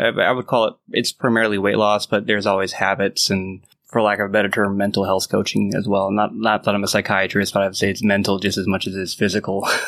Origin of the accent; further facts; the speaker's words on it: Milwaukee, Wisconsin, United States; born there; also born or lived in Texas; But I was born in Milwaukee. Dad passed away when I was 2. My mother remarried.